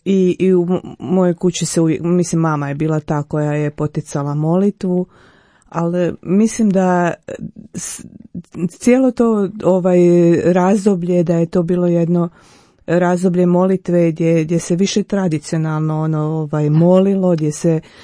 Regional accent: Banja Luka, Republika Srpska, Bosnia & Herzegovina; moved away as an adult; also born or lived in Germany; now in Croatia; Dolazim iz Banja Luke, tamo sam odrastala, završila srednju školu i poslije predratno vrijeme otišla u Njemačku i u 97. sam se vratila u Hrvatsku.

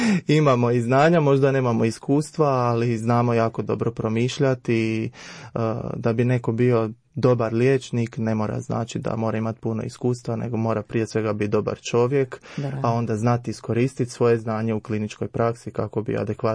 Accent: Slavonski Brod, Brod-Posavina County, Croatia; now in Zagreb, Croatia; koji radi u ambulanti obiteljske medicine trenutno, inače rodom iz Slavonskog Broda, ali tu u Zagrebu sam dobio posao pa sam zapravo ostao nakon studija koji sam završio u Zagrebu.

